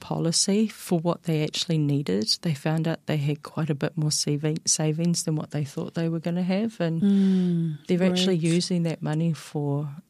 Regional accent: South Auckland, Auckland, New Zealand; I knew growing up in South Auckland

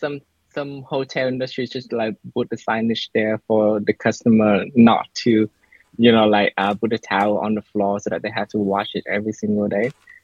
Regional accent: Ho Chi Minh City, Vietnam; I grew up in Ho Chi Minh City, Vietnam, a dynamic city.

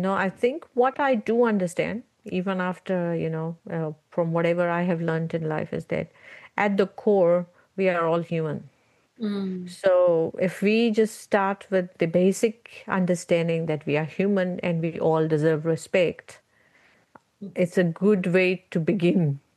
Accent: India; now in New Zealand; we come from India, which was a colonized nation for about 200 years.

